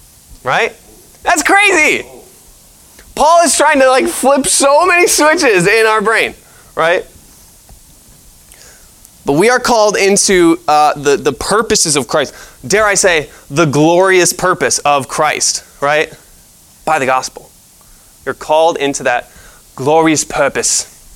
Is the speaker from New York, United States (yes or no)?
yes; Rochester, New York, United States; it's only because we're from Rochester, right?